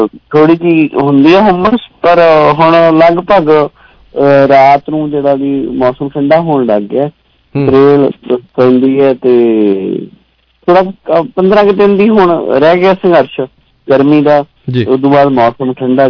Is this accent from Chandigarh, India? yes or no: no; Punjab, India; ਮੇਰੇ ਪਿੰਡ ਚ ਬਹੁਤ ਹਾਲਾਤ ਗੰਭੀਰ ਹੋਏ ਸੀ, 100 ਤੋਂ ਉੱਤੇ ਵੱਧ ਪਸ਼ੂ ਮਰੇ ਸੀ ਇੱਕ ਲੁਧਿਆਣੇ ਏਰੀਏ ਚ